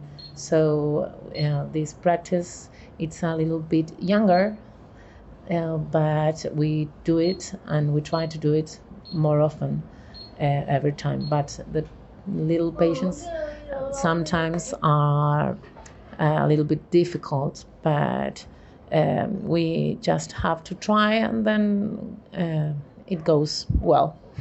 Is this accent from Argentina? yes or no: yes; Argentina; from Argentina.